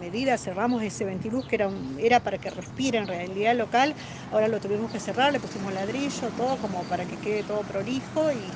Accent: Pampa Blanca, Jujuy, Argentina; Nosotros no somos de ese lugar, somos de Pampa Blanca, claro, pero tenemos ese local ahí

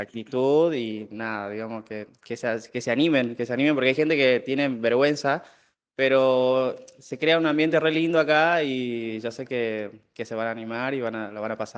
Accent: Perico, Jujuy, Argentina; soy de acá de Perico.

